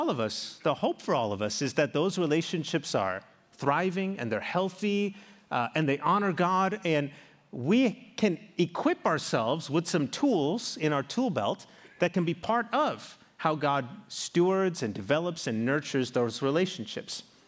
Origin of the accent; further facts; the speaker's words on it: South Africa; accent: South African; moved away; boy, I used to have this sophisticated South African accent. And every time I travel back to my home country, my childhood accent starts to show up.